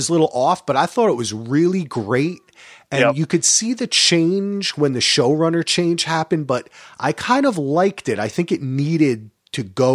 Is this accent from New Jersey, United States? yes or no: yes; New Jersey, United States; I should know this too. I'm from New Jersey.